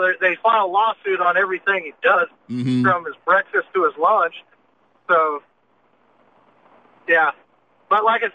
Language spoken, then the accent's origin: English; Tulsa, Oklahoma, United States; born there; not black, but I was born in Tulsa.